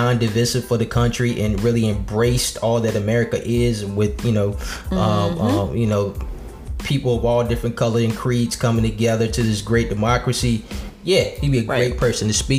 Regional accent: Prince George's County, Maryland, United States; he came to my hometown, PG County, Prince George.

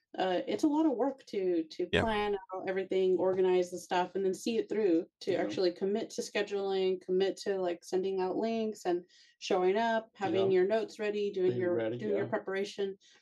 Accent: California, United States; like, just to set the record straight, we are from the Central Valley, California. So mm-hmm. we're just in this like kind of small pocket.

